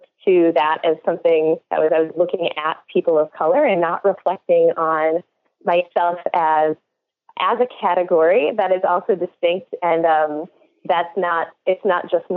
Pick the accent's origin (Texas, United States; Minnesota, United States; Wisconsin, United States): Wisconsin, United States; I was raised in Wisconsin in a small town outside of Milwaukee that was predominantly white